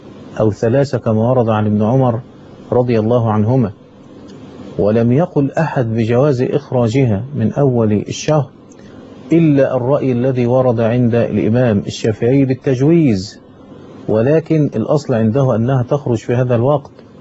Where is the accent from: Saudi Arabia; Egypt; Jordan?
Egypt; وبخاصة أن عندنا في مصر من يشكون العوز والحاجة والفقر